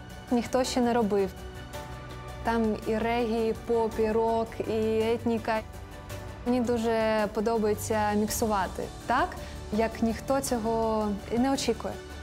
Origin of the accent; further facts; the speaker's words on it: Kyiv, Ukraine; мені 26 років і я з Києва.